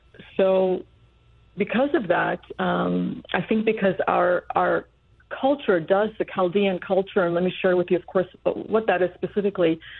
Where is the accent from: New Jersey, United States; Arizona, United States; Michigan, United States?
Michigan, United States; also born or lived in Baghdad, Iraq; I was born in Baghdad, Iraq, and our family moved to the United States, first to Michigan, when I was barely 3 years old.